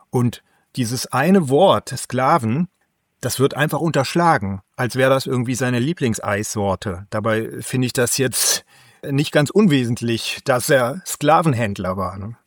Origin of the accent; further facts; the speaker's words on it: West Germany, Germany; habe auch als Wessi freiwillig Russisch gewählt, mit großer Begeisterung in der Schule.